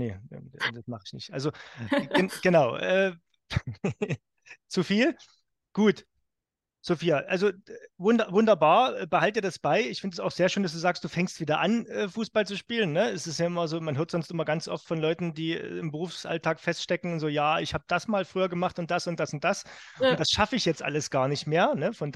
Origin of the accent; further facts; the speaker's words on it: Saxony, Germany; Ich als Sachse kann ja dann mal neutral nachfragen.